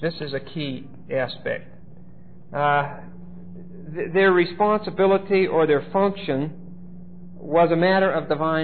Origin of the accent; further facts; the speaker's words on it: Colorado, United States; And the man asked me a question about something, and I introduced myself to him and told him I was from Colorado, and he told me his name was Cohen.